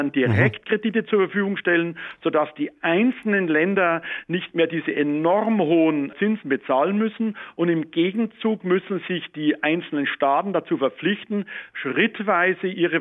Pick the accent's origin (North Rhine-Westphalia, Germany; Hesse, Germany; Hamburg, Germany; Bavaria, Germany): Bavaria, Germany; Grüß Gott, in meine alte Heimat nach Bayern.